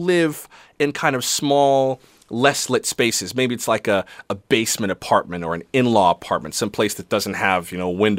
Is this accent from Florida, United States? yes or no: yes; West Palm Beach, Florida, United States; Courtney, I'm from West Palm Beach also.